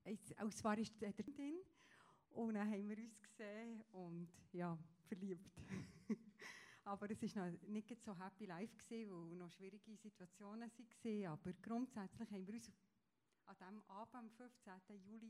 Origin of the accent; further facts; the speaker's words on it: Bern, Switzerland; Also ich bin in Gass aufgewachsen, neben dem Bremgartenwald.